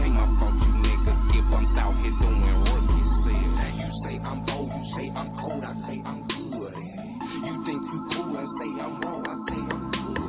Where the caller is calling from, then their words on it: Minneapolis, Minnesota, United States; Northside, Minneapolis, Minnesota. Where I'm